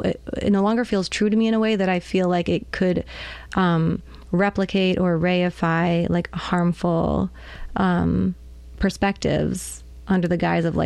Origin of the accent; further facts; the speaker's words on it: Rochester, New York, United States; I'm from Rochester. Did I say that?